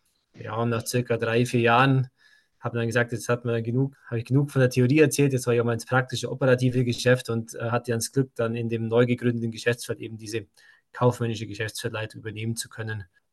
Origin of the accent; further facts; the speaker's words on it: Sonthofen, Bavaria, Germany; Ich bin geboren und aufgewachsen in Sonthofen, also im Allgäu, südlichen Allgäu.